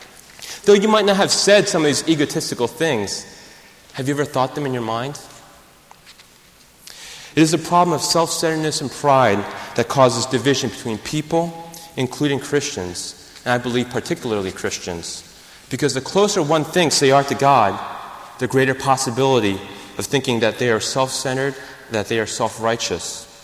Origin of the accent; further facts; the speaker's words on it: United States; Now, as an American missions team, we are very conscious of time because we are very task-oriented.